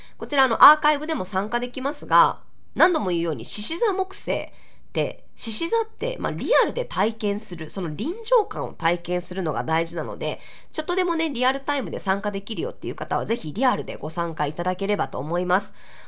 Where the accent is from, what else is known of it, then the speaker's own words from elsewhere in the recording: Ehime, Japan; 愛媛から来ました、私たちもハーブ育ててますって言って、